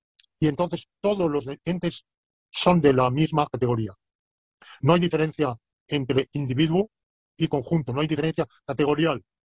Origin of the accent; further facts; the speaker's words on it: Alicante, Valencian Community, Spain; Es un tributo a mi ciudad natal, Alicante.